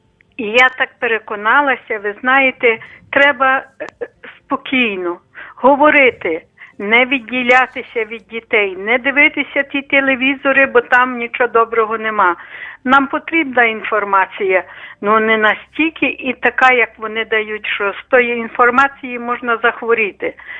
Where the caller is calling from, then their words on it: Lviv, Lviv Oblast, Ukraine; я зі Львова.